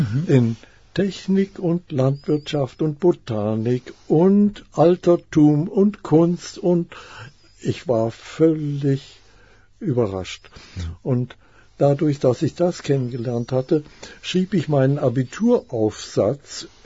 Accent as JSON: {"language": "German", "country": "Germany", "tie": "born there", "said": "Nein, geboren bin ich dann in Deutschland."}